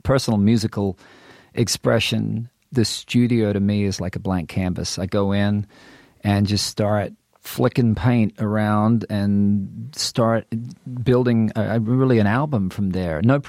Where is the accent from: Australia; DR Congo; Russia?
Australia; now in Nashville, United States; growing up in Australia and my dad's record collection